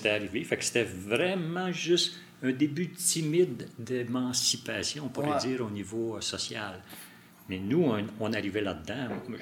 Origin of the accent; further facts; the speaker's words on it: Laval, Quebec, Canada; also born or lived in Ville-Saint-Laurent; je suis né à Ville-Saint-Laurent, mais l'enfance s'est passée à Laval.